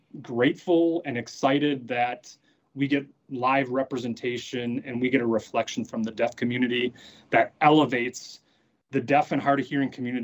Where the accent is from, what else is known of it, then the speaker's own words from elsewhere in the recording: United States; first language American Sign Language; And then there are quotas with children of deaf adults, which I am, and my first language being American Sign Language.